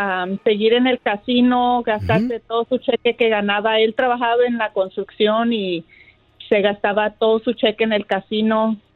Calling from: Fontana, California, United States; Desde Fontana

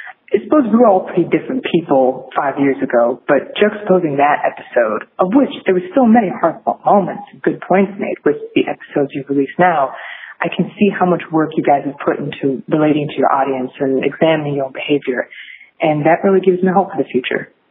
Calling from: Connecticut, United States; I'm calling in from Connecticut.

